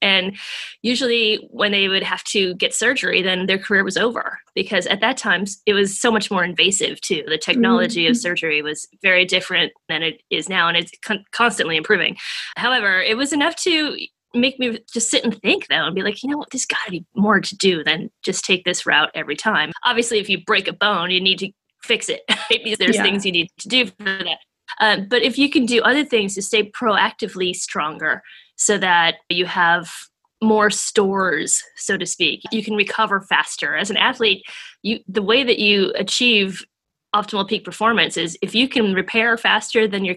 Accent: Wisconsin, United States; I was the first Olympic level rhythmic gymnast in the state where I grew up in Wisconsin.

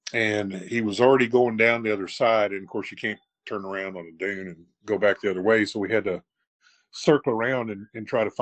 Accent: El Paso, Texas, United States; born there; Well, hello … I was born in El Paso, Texas.

